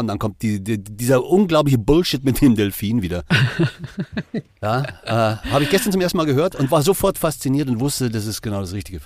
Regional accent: Bavaria, Germany; Also der hatte so ein Wimmerl, sagt man bei uns in Bayern.

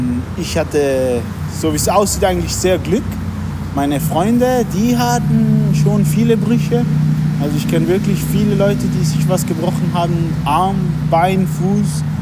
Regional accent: St. Gallen, Switzerland; also born or lived in Lucerne / Zurich; Ich bin aus St. Gallen, wohne jetzt schon eigentlich mein halbes Leben da. Wie lange ist das etwa? So circa 12 Jahre. Und vorher habe ich in Luzern und Zürich gewohnt.

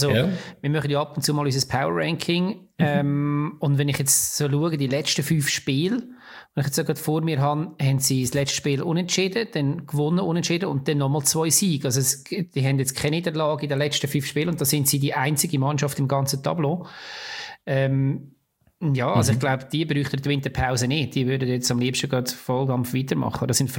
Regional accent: Lucerne, Switzerland; glaube ich jetzt mal lieber noch ein bisschen an dieses Narrativ als Luzerner

